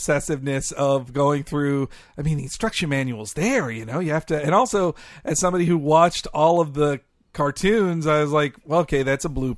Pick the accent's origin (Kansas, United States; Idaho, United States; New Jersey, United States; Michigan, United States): Michigan, United States; Detroit; being a Mario obsessed kid, my parents indulged me whenever something related to the franchise came by my hometown of Detroit.